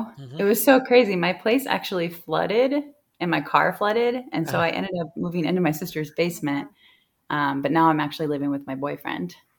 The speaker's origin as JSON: {"language": "English", "town": "Normal", "region": "Illinois", "country": "United States", "tie": "born or raised there", "said": "I actually just moved here from Normal, Illinois. Mm-hmm. That's my hometown. It's about 45 minutes from here."}